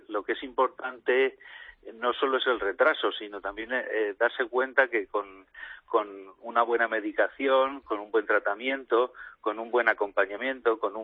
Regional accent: Spain; sobre todo en una población como la española, donde somos el segundo país del mundo con más esperanza de vida.

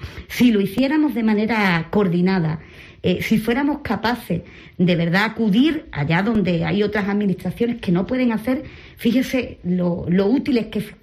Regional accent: Andalusia, Spain; Algo habrá que decir de mi tierra. Bueno, pero yo creo que afortunadamente la provincia de Cádiz es un casi paraíso donde puedes disfrutar en cualquier época del año, cualquier parte de la población.

